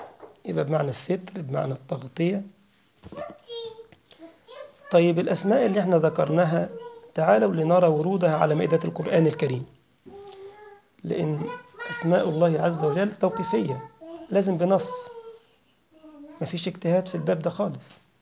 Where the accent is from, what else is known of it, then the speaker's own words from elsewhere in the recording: Egypt; بنسميها عندنا في مصر خوذة على الرأس كده من حديد